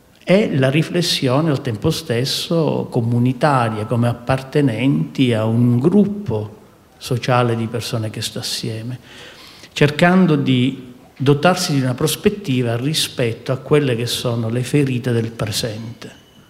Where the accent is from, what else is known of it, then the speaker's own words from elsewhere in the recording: Palermo, Sicily, Italy; born there; io sono nato a Palermo in Sicilia